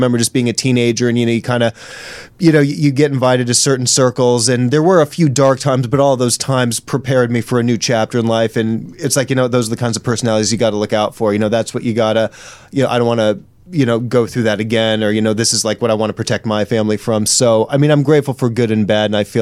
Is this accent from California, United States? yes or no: yes; Sherman Oaks, California, United States; But for the most part, I mean, I grew up in Sherman Oaks.